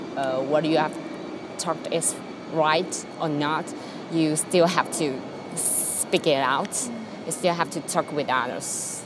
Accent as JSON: {"language": "English", "country": "China", "first_language": "Mandarin", "second_language": "English", "said": "I haven't attended such kind of English course in my previous years since my mother tongue is Putonghua."}